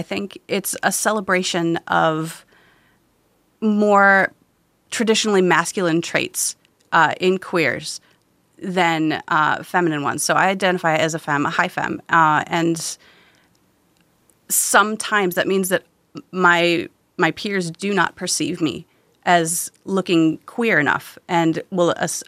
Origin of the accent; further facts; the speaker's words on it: Wisconsin, United States; And I got to talk about growing up in Wisconsin because I visited a bar in Wisconsin.